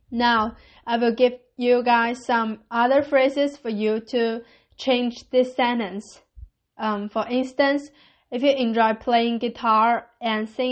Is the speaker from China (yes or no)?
yes; China; I'm from China.